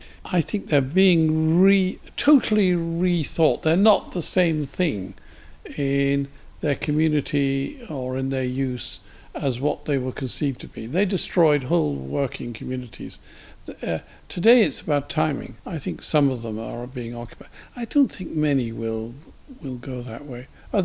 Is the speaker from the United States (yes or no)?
no; Newcastle, North East England, United Kingdom; I come from Newcastle.